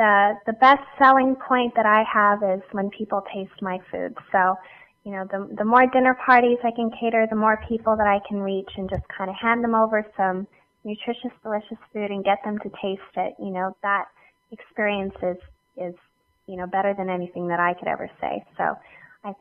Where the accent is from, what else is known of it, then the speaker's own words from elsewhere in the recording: Canada; being a Canadian isn't a challenge. I love it